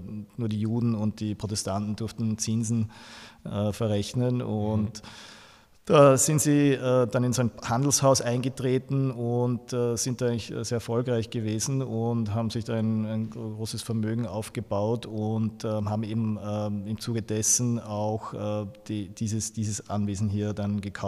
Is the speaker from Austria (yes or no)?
yes; Hollenburg, Lower Austria, Austria; Ich komme aus Hollenburg an der Donau. Das ist hier, wo wir jetzt gerade sind, im Schloss Hollenburg. Hier bin ich aufgewachsen und war hier eben auch in der Schule dann.